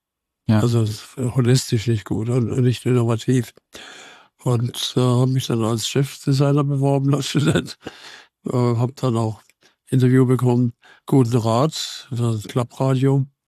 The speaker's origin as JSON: {"language": "German", "region": "Baden-Württemberg", "country": "Germany", "tie": "born or raised there", "said": "Jetzt aber Beuren ist ein Dorf, heute 90 Einwohner. Ich bin dann im Dorf daneben aufgewachsen, genauso klein. Dorfschule war gut und dann Kleinstadt Altensteig"}